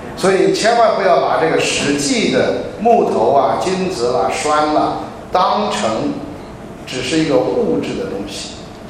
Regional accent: China; 这个造假木啊，就是可能我们中国人呢不太熟悉

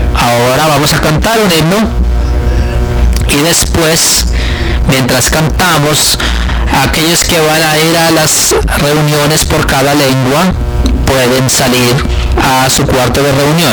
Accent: China; Soy originalmente de China, pero estoy estudiando la universidad aquí.

